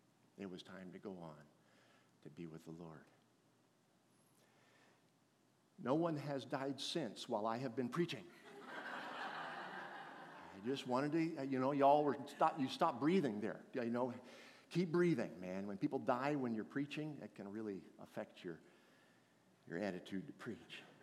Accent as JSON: {"language": "English", "town": "San Jose", "region": "California", "country": "United States", "tie": "born or raised there", "said": "I was a Bay Area boy. I grew up in San Jose."}